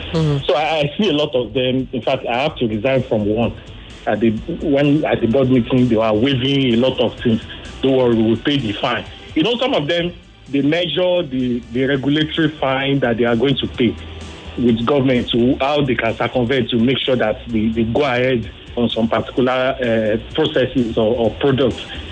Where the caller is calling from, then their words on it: Ikeja, Lagos, Nigeria; I'm calling from Ikeja presently.